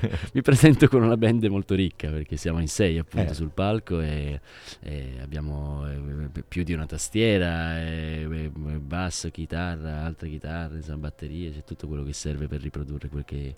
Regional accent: Turin, Piedmont, Italy; Sì, vengo da Torino, sì.

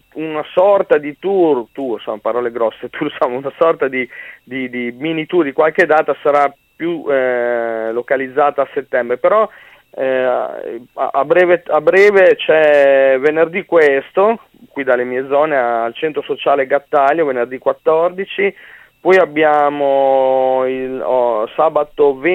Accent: Emilia-Romagna, Italy; born there; Io sono emiliano, non lo nego, nonostante sia un mezzo sangue, però sono nato qua in Emilia, sono contento di essere nato in Emilia, però da figlio emiliano

